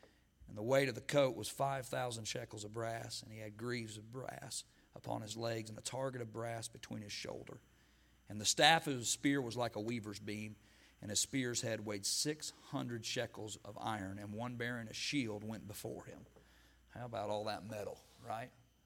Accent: Arkansas, United States; And I grew up in Arkansas. And I can't pronounce words.

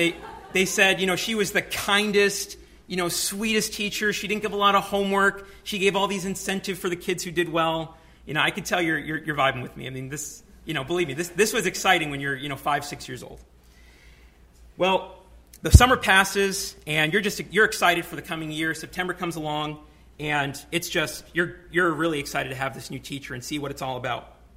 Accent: New York City, New York, United States; I grew up in the New York City public school system for 13 years

